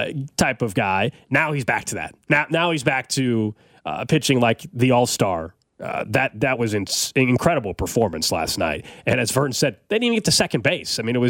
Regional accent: Kansas City, Missouri, United States; I had never seen a team that I grew up in Kansas City rooting for achieve anything like that.

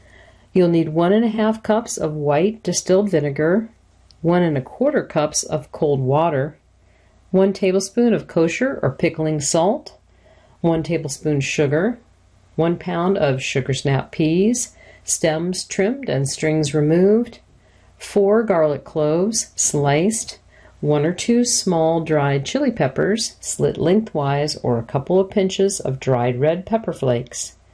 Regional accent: Dayton, Ohio, United States; That's from Irma Bombecht from my hometown, Dayton, Ohio.

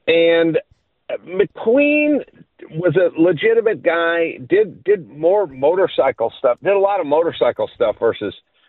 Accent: Los Angeles, California, United States; Listen, I'm from California and I'm from LA, so everything's an upgrade.

